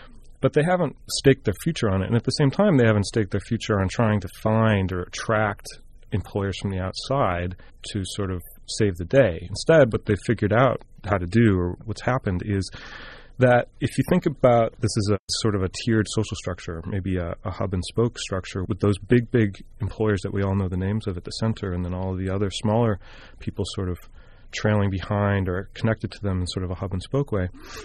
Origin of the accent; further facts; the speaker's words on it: Buffalo, New York, United States; I grew up in Buffalo, New York, and I was in grad school, and I was looking for a project